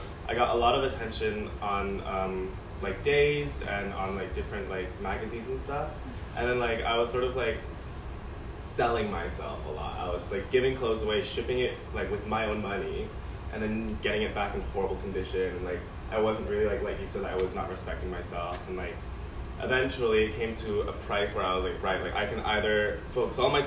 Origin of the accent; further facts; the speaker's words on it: New York, United States; I'm from New York, and then I randomly heard from a friend of a friend that CSM exists